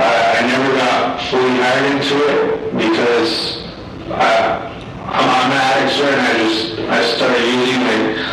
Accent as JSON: {"language": "English", "town": "Safford", "region": "Arizona", "country": "United States", "tie": "born or raised there", "said": "Like, my hometown is in Safford, Arizona."}